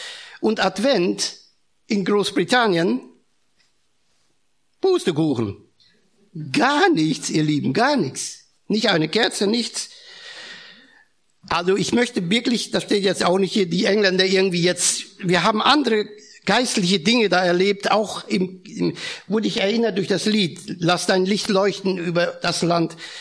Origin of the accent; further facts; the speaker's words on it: Germany; Also da hat man als Deutsche gar keine schönen Gefühle gehabt.